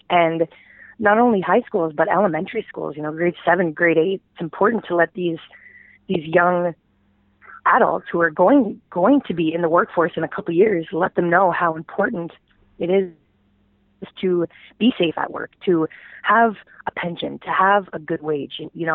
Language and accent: English; Niagara Falls, Ontario, Canada; I know I'm from Niagara Falls and we had an organizing drive at the casino.